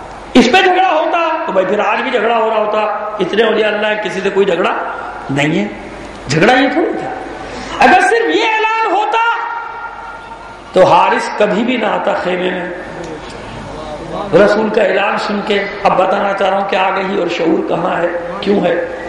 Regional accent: Pakistan; میں تو اپنے اس چھوٹے سے شہر کی گلیاں نہیں بھول پاتا جن میں میرا بچپن گزرا ہے، تو اپنے وطن کو کیسے بھول جاؤں گا، اپنے ملک کو کیسے بھول جاؤں گا۔ میں جب پاکستان سے باہر جاتا ہوں

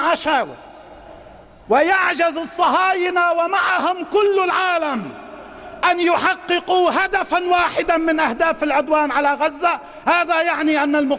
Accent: Lebanon

